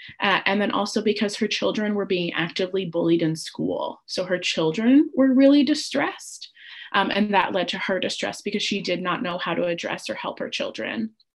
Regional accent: United States; born there; I would very much own my privilege that I was born in the United States and that I was documented

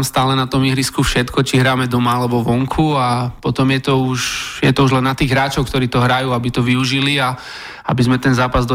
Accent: Košice, Košice Region, Slovakia; To nie, som z Košic, takže nemal som na to tú príležitosť.

